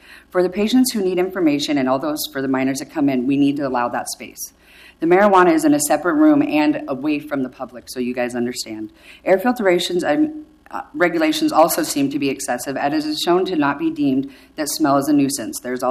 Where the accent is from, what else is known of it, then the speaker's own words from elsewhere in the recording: Portland, United States; as a patient and an advocate at the City of Portland. This is my hometown. I've been born and raised here, and it makes me sick to my stomach to see this go in.